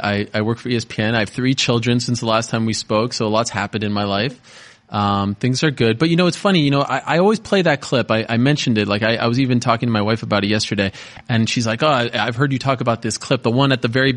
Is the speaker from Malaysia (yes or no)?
no; Canada; Cara, sorry, I'm Canadian.